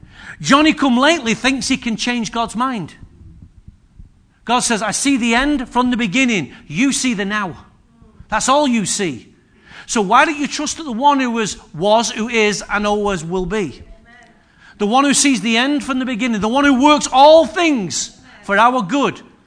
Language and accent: English; Openshaw, North West England, United Kingdom; I'm glad I was born in Openshaw. To me, that's my version of Nazareth. No, in fact, the house I was born in, it had no internal doors.